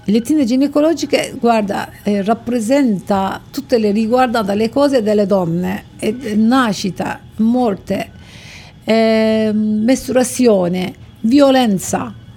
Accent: Istanbul, Turkey; Italian is a second language; Oggi Istanbul, il mio paese, Turchia, riesco a fare soltanto questo modo

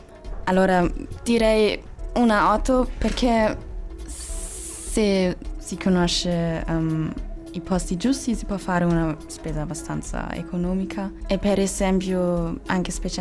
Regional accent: Germany; Italian is a second language; now in Cagliari, Italy; Vengo dalla Germania.

